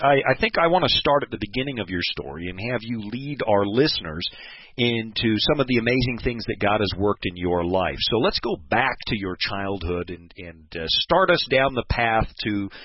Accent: Oregon, United States; In Oregon, we used to say, you know, you don't tan in Oregon. I'm from the Pacific Northwest. You don't tan there. Everybody just rusts.

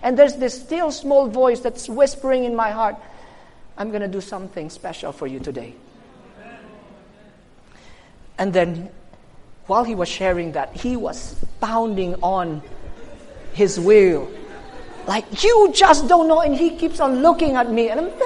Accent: Philippines; I said, I'm from the Philippines.

